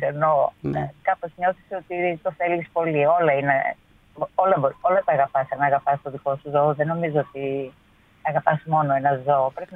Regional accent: Epirus, Greece; στο χωριό μου που πάω στην Ήπειρο.

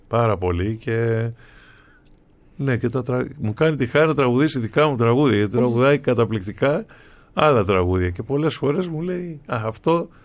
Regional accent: Schinoussa, South Aegean, Greece; Για τις Σινούσες, γιατί εντάξει, η πατρίδα μου είναι και οι δύο μου γονείς είναι από εκεί.

